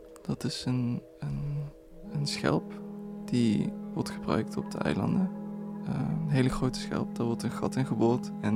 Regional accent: Sittard, Limburg, Netherlands; Ja, ik ben hier gewoon opgegroeid. Tuurlijk voel ik me verwant. Ik ben in Sittard opgegroeid.

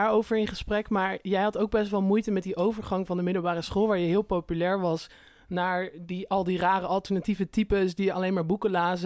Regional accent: Amsterdam, North Holland, Netherlands; We komen ook allebei uit Amsterdam.

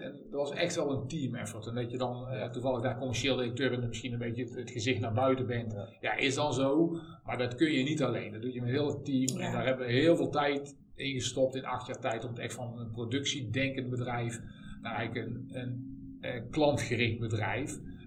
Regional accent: Tilburg, North Brabant, Netherlands; also born or lived in Amsterdam; Terug verhuisd vanuit Amsterdam naar Tilburg, waar ik vandaan kom. Wat je waarschijnlijk maar mijn accent kunt horen.

